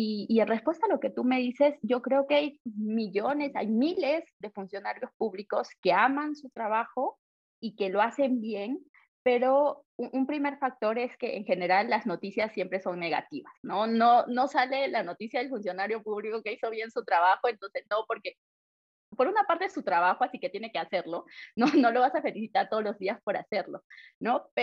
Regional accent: Yunguyo, Puno, Peru; moved away; yo soy de Yunguyo en realidad, que es una región, es un distrito que está pegado a Bolivia, y regreso después de 10 años.

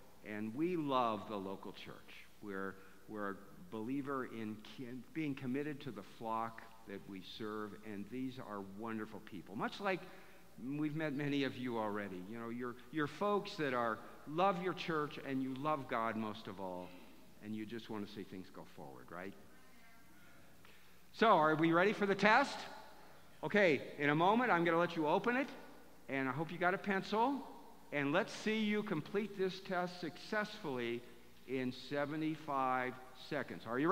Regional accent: Ohio, United States; Myrna and I grew up in Ohio.

